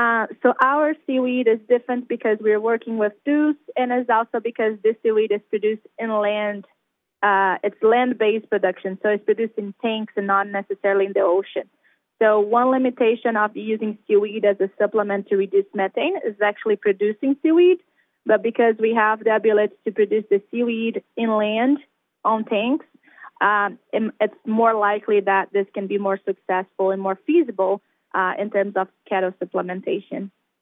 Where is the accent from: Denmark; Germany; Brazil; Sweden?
Brazil; English is a second language; moved away as an adult; now in Oregon, United States; So you probably have picked that I have a little bit of accent. So I'm actually from Brazil. I grew up around animal my whole life.